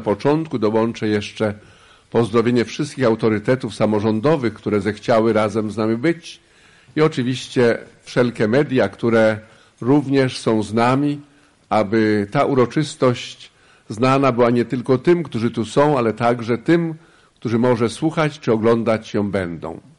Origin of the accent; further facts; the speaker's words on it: Barłożno, Pomeranian Voivodeship, Poland; born there; parafia Barłożno